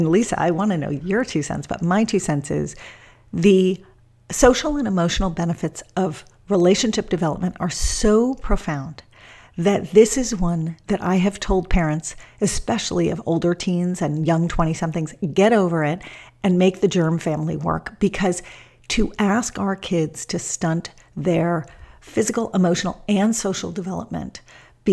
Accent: Los Angeles, California, United States; In my hometown of Los Angeles, I am very, very loud about the following fact.

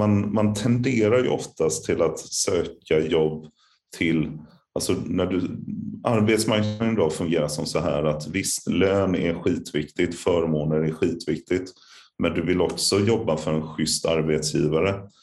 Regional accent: Gothenburg, Västra Götaland County, Sweden; jag är göteborgare i själ och hjärta

